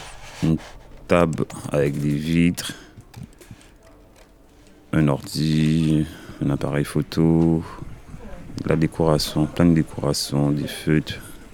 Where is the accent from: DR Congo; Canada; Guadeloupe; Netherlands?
Guadeloupe; Si, moi j'ai grandi là-bas, j'ai grandi en Guadeloupe.